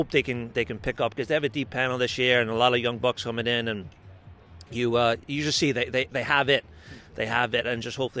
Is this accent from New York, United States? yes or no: yes; New York, United States; growing up in New York and going watching Mayo, being a fan of Mayo and watching all the games, I always took up Gaelic pretty naturally.